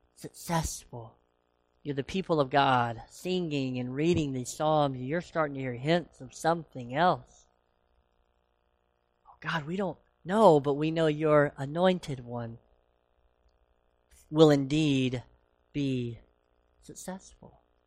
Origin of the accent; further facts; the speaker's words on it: Tennessee, United States; See, I'm from Tennessee, so I can really hit that good accent.